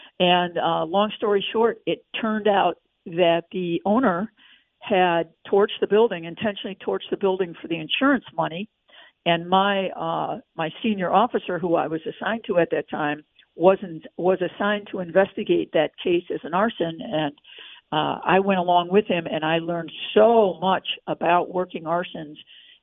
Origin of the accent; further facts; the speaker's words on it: Chicago, Illinois, United States; I was offered the job in Minneapolis, St. Paul, and I'm from the Chicago area, and I did think about it.